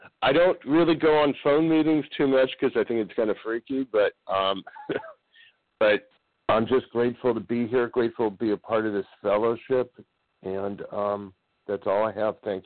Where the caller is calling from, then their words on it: Los Angeles, California, United States; I'm from Los Angeles.